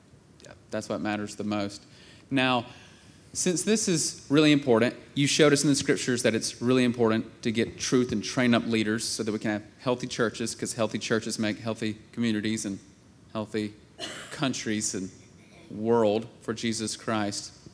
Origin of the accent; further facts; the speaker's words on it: United States; We can't get into those countries because we're from the States, but they can.